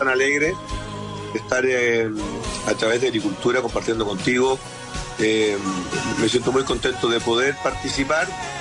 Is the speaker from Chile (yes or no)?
yes; Chile; Yo cambié de domicilio, pero sigo siendo el gran chileno que soy